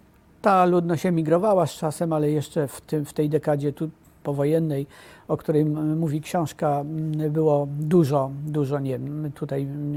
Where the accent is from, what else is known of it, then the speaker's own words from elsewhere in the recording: Pieszyce, Lower Silesian Voivodeship, Poland; Tak, rzeczywiście, to moja rodzinna miejscowość. Tam się urodziłem, tam spędziłem dzieciństwo, tam mieszka moja rodzina do tej pory.